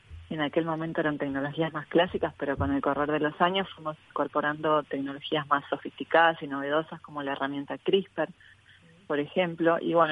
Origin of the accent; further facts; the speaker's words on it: Uruguay; como científica, como mujer, como uruguaya.